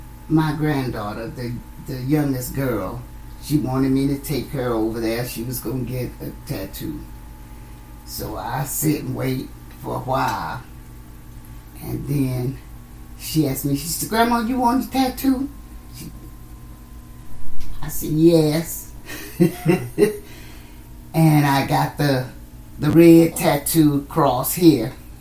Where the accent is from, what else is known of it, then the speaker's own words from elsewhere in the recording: Baton Rouge, Louisiana, United States; also born or lived in New Orleans / Columbia, Mississippi; I was born in New Orleans in the Charity Hospital. Okay. In 1948, June 26. I was raised in Scotlandville, Baton Rouge, Louisiana. Part of my life as a young child, I was raised in Columbia, Mississippi.